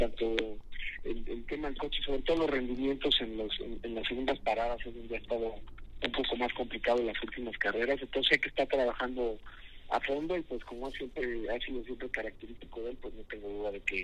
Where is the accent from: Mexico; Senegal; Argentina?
Mexico; pero representándonos a todos como mexicanos en los seriales más importantes